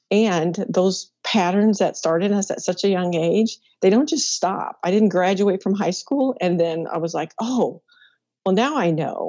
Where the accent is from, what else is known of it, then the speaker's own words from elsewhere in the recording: Midwest, United States; And so for me, I was raised in the Midwest. I'm one of five kids.